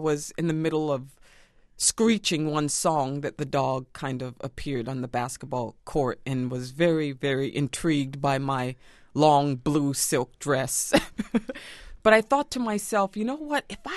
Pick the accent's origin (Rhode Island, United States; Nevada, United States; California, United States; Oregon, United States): Rhode Island, United States; Central Falls; also born or lived in St. Matthews, South Carolina; I was born in St. Matthew, South Carolina, on a plantation in my grandmother's house. My grandmother delivered me. And of course, they had a lot of religion there. But once we moved to Central Falls, Rhode Island, being the only black family in 1965